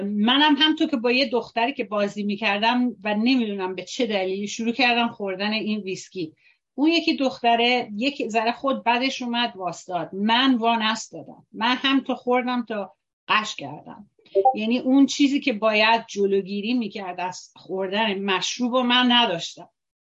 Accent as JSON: {"language": "Persian", "country": "Iran", "tie": "born there", "second_language": "Persian", "said": "من در ایران به دنیا آمدم زمان شاه"}